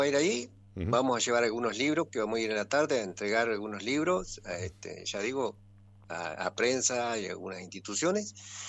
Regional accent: Fray Bentos, Río Negro, Uruguay; No, soy de Fray Bentos pero trabajé en Nuevo Berlín

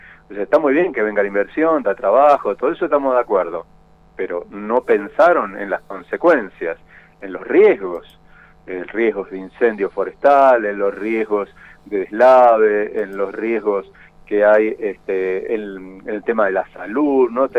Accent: Buenos Aires, Argentina; born there; moved away as an adult; also born or lived in Catriel; now in Bariloche, Argentina; ya teníamos varios años de vivir en Catriel, en Río Negro. Nací en Buenos Aires, pero bueno, ya hace más de 35 años que vivo en la Patagonia, hace 30 en Bariloche.

